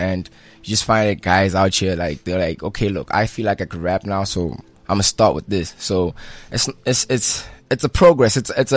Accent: Pretoria, Gauteng, South Africa; I'm from Pretoria

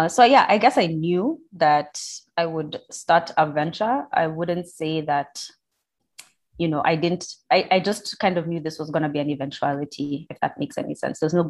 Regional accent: Kenya; born there; And I'm an African woman. I was born in Kenya, so that's the nationality I identify with.

